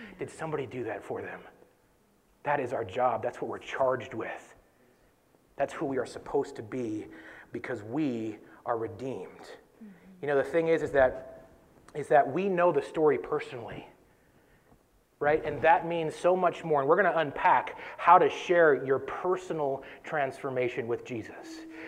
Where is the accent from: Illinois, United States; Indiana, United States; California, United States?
California, United States; Sacramento; There was 87 people lost in the fires in Paradise in California, and we're from Sacramento, and so it kind of hit home for us.